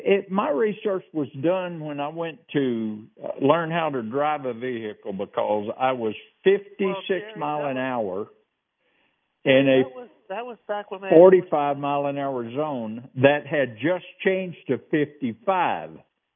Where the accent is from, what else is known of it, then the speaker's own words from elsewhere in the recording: North Carolina, United States; I told them my biggest concern was I'm from North Carolina. That's NASCAR country.